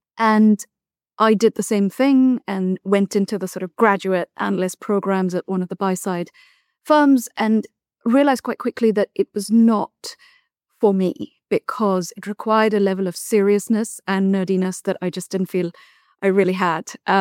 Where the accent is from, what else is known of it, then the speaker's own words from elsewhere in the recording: New Delhi, Delhi, India; moved away as an adult; I grew up in New Delhi, India, more or less, by and large, but I come from a very international family with close family members living on all continents.